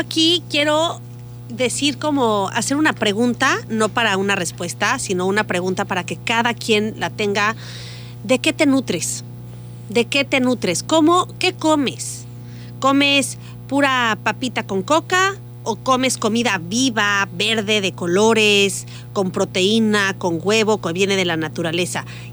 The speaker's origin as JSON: {"language": "Spanish", "region": "Mexico City", "country": "Mexico", "moved": "yes", "said": "yo soy de la Ciudad de México, pero literalmente haberme salido de la Ciudad de México, te puedo decir que mejoró mi calidad de vida tremendamente."}